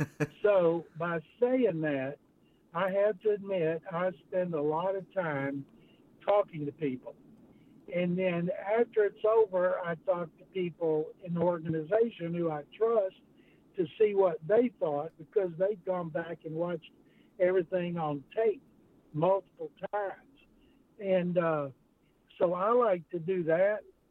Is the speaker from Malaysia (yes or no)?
no; Waco, Texas, United States; Growing up in Waco